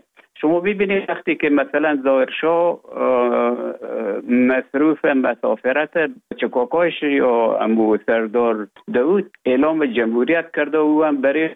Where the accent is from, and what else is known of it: Herat, Afghanistan; born or raised there; moved away as an adult; also born or lived in Russia; now in Finland